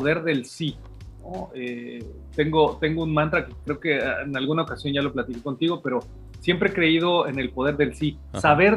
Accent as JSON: {"language": "Spanish", "country": "Mexico", "said": "es radicalmente opuesta en muchos sentidos a lo que somos como mexicanos."}